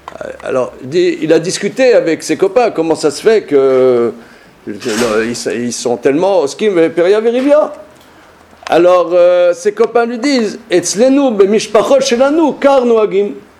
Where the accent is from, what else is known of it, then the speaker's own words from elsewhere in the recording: France; born there; moi, je suis né en France